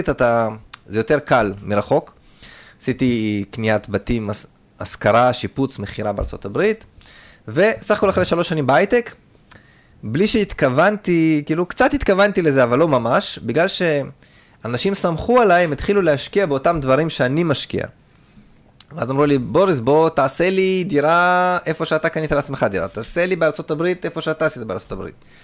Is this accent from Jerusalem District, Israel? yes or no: no; Nof HaGalil, Northern District, Israel; accent: Russian; also born or lived in Soviet Union; כן, עליתי בגיל שנה לנוף הגליל מברית המועצות לשעבר, עיר שרובה הייתה עולים חדשים. בגלל זה יש לי גם מבטא רוסי, למרות שעליתי בגיל שנה